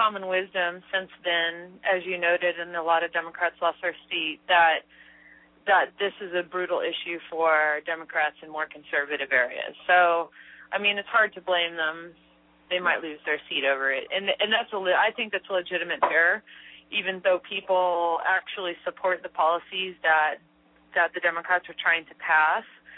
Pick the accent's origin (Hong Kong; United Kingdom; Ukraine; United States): United States; Texas; And part of the reason I am is that I grew up in Texas. I've been around guns my whole life.